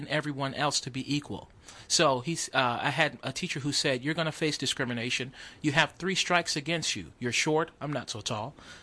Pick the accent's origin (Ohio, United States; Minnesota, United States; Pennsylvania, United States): Ohio, United States; Youngstown; I'm from Youngstown, Ohio.